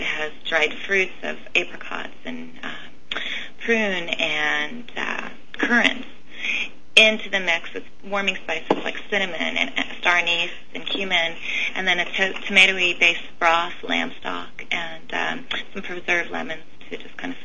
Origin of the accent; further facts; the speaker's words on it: Petaluma, California, United States; Petaluma is my hometown.